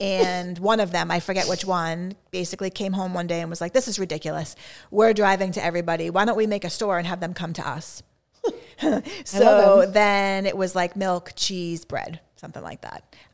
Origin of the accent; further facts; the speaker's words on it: Framingham, Massachusetts, United States; So, so when we first met, I'm from Framingham, right?